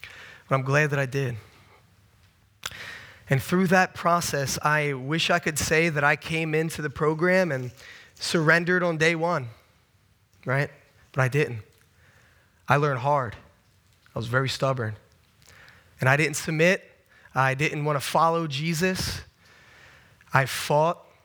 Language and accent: English; Philadelphia, Pennsylvania, United States; born there; I would like to share with you a little bit of where I came from. So I was born in Philadelphia.